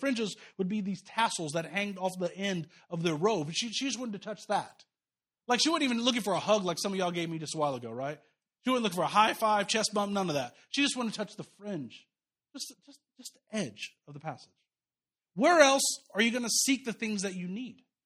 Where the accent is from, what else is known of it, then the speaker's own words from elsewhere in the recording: Kansas, United States; like I grew up in Kansas, when you drive to those fields, you see rows and rows of wheat and sunflowers.